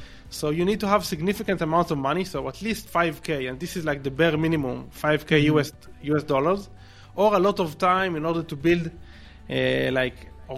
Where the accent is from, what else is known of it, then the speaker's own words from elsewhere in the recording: Israel; English is a second language; So based on my accent, you probably recognize that I'm originally from Israel, although we don't live in Israel at the moment because we're digital nomads.